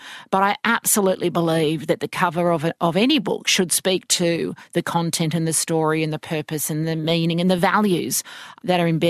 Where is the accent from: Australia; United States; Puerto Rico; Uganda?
Australia; Matraville, New South Wales; born there; I'm a city girl. I was born in Matraville near La Perouse